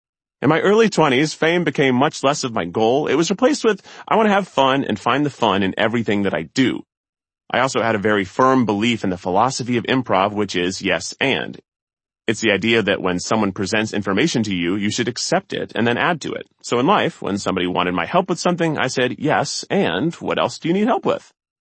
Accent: Tennessee, United States; growing up in Tennessee, I was really blessed to have people be very supportive of me

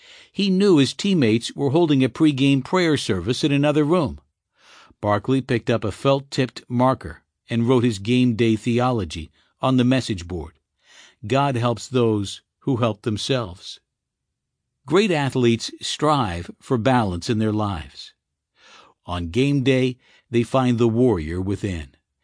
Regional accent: New York, United States; Growing up in New York, I called him Mickey, as if I knew him personally.

